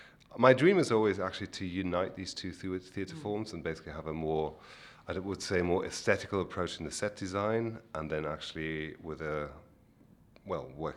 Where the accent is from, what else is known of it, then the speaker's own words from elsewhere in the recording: Netherlands; English is a second language; because I grew up in Holland, so English was always, it's like the part of the DNA almost there.